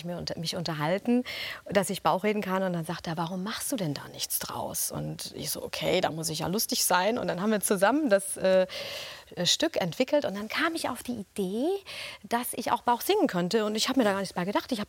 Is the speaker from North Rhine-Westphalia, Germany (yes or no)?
yes; North Rhine-Westphalia, Germany; ich komme ja gebürtig aus dem Ruhrgebiet.